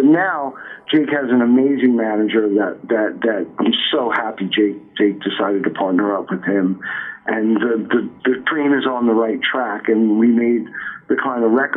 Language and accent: English; New York, United States; I grew up in New York, so it was the Village Voice or whatever, the Aquarian or whatever.